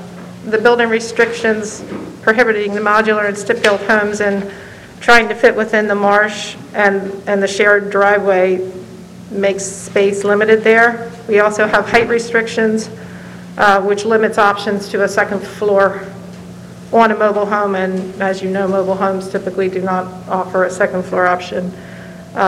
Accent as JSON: {"language": "English", "town": "Lancaster", "region": "Pennsylvania", "country": "United States", "said": "We're both from Lancaster, PA area."}